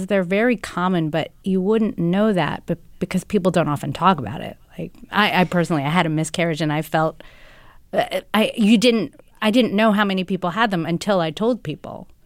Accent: United States; which to me, as a Filipino American woman with you know, a little bit of other

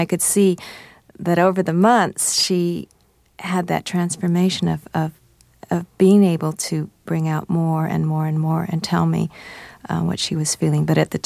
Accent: United States

